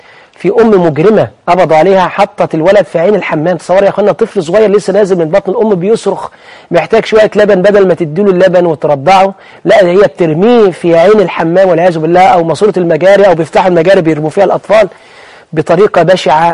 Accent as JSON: {"language": "Arabic", "country": "Egypt", "said": "كما عندنا في مصر وفي البلاد العربية أيها الإخوة والأخوات"}